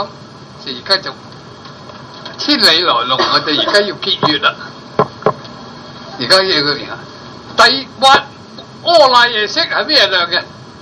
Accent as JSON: {"language": "Cantonese", "country": "China", "said": "我哋中國人呢，我話中國人分類咗我。"}